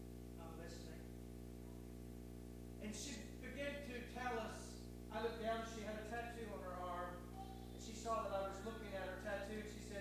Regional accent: Ohio, United States; I said, we're looking for the big tent. We're from Ohio. We're singing.

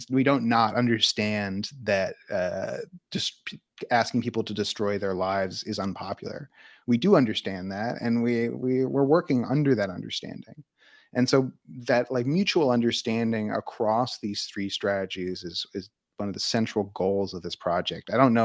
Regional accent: United States; Maybe it's a perspective of an American, because I'm an American and it's written from my perspective.

